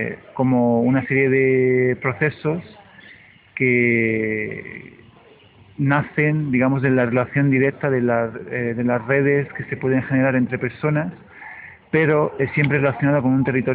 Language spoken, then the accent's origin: Spanish; Italy; now in Madrid, Spain; de origen soy italiano, llevo ya 10 años aquí en Madrid.